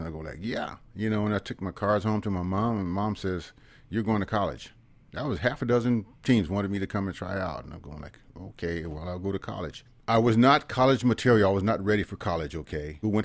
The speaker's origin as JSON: {"language": "English", "town": "Fresno", "region": "California", "country": "United States", "tie": "born or raised there", "said": "growing up in West Fresno, everything that I knew in my life was within 1 mile, you know, other than we played, you know, sports against another high school. You know, Dos Palos was the furthest I'd ever been in my life, 50 miles away."}